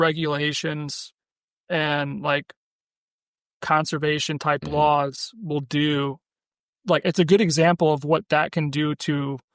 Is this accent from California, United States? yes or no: no; Iowa City, Iowa, United States; I'm originally from Iowa City.